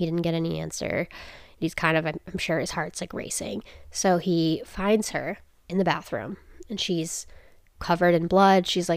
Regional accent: Massachusetts, United States; Have you ever been to Massachusetts? I'm just kidding. We're from

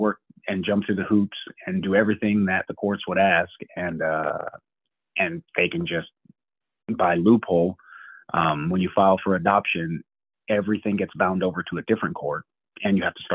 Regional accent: California, United States; I'm originally from California

